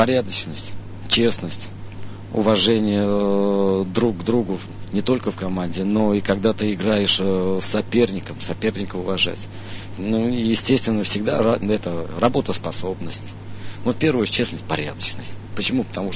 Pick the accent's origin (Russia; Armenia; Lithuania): Russia; Krasnogorsk, Moscow Oblast; also born or lived in Ulyanovsk; из родного Красногорска, говорят, и из тоже, где я родился, в Ульяновске был 2 года